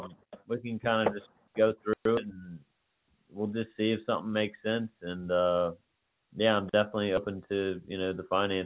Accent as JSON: {"language": "English", "town": "Mechanicsville", "region": "Virginia", "country": "United States", "tie": "born or raised there", "said": "I grew up in Mechanicsville."}